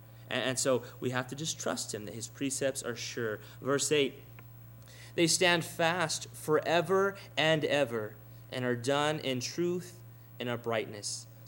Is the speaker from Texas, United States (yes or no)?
yes; Texas, United States; You know, homes here, and I know especially where I grew up in South Texas, they have a lot of foundation problems.